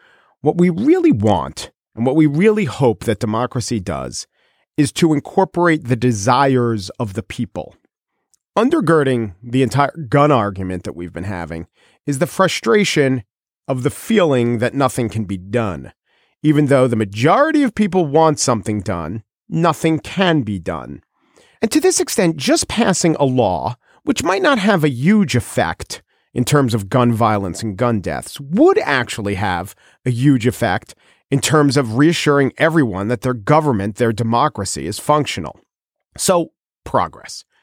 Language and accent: English; New York City, New York, United States; Would I, as a New Yorker, really feel the safety of my city, which is true, and it is progress.